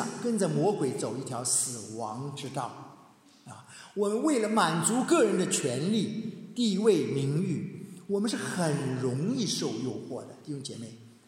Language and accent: Chinese; China; moved away; 我今天不回中国几年不回去了，为什么呢？我没赚够足够的钱，我衣锦还乡啊。